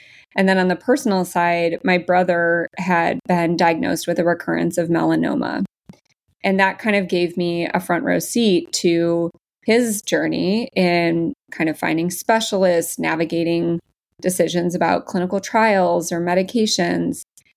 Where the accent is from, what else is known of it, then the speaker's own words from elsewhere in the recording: Palos Park, Illinois, United States; I grew up in Palos Park. It's out near the parks. So Tinley Park, Palos Park, Orland Park.